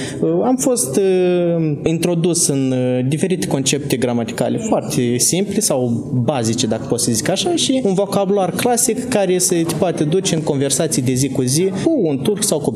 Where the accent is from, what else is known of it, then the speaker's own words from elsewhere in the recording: Ungheni District, Moldova; Din Republica Moldova, raionul Ungheni.